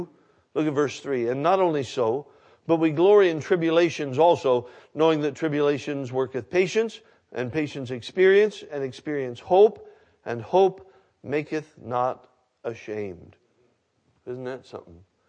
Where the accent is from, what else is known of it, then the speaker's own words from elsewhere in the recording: Alaska, United States; I'm from Alaska. You know that. Spent all my life in Alaska. We'd fly into the villages, Eskimo villages, Indian villages, and have services.